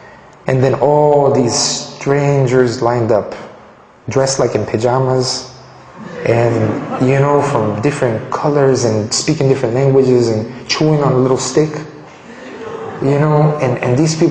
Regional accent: Colombia; Because he knew I was from Colombia.

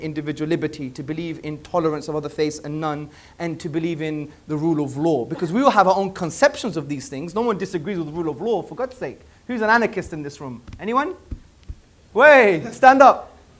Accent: United Kingdom; born there; As a Brit, I was born in this country, I love this country

